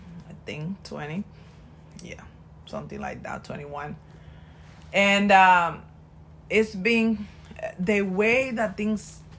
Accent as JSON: {"language": "English", "country": "Dominican Republic", "lives_now": "New York, United States", "said": "And then here in Washington Heights, I saw so many people from my town."}